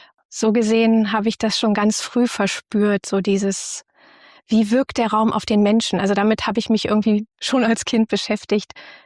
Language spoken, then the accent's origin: German; Berlin, Germany; Ich komme aus Ostberlin